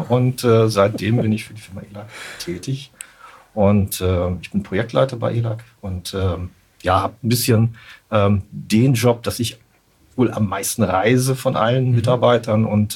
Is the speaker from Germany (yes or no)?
yes; Kiel, Schleswig-Holstein, Germany; Ich bin tatsächlich, ja. Ich bin Kieler, geboren in Kiel